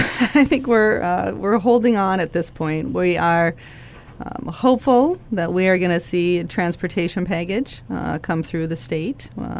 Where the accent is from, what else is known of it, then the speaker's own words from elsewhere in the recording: Arcata, California, United States; I'm from Arcata.